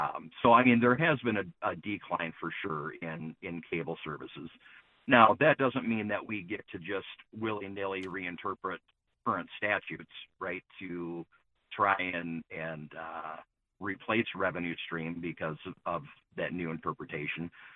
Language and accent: English; Michigan, United States; And so, I mean, I'm from Oakland County. Oakland County averages about 5 to 6 streaming services per household.